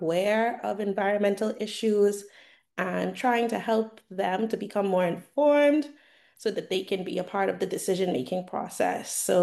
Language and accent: English; Abaco, Bahamas; I am from Abaco, born and raised